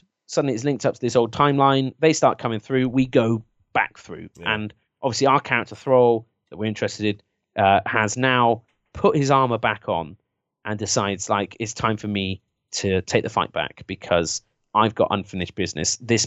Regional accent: England, United Kingdom; It's kind of like me as an English guy wanting to try and get the empire back together.

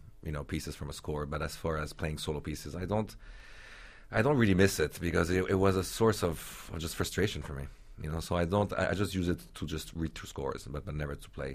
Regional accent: Italy; first language German; English is a second language; Actually, my first language was German, believe it or not.

